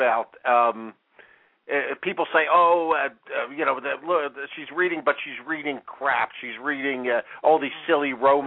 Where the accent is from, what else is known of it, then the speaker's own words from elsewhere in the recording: Chicago, Illinois, United States; growing up Catholic on the South Side.